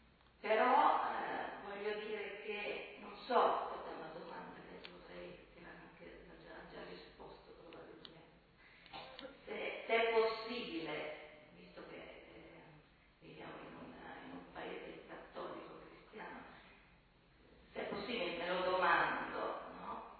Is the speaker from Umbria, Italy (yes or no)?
no; Marche, Italy; also born or lived in Bolzano; ho vissuto 25 anni a Bolzano, quindi conosco un po' e sono tornata adesso nelle Marche da poco, nella mia terra.